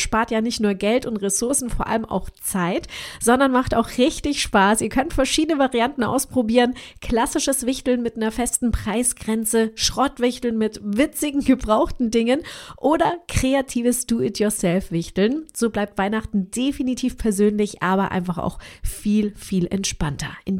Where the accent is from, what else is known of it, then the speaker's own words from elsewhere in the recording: Colombia; Meine Heimat Kolumbien ist jetzt auch ein ganz großes Gebiet, sehr stark überschwemmt worden.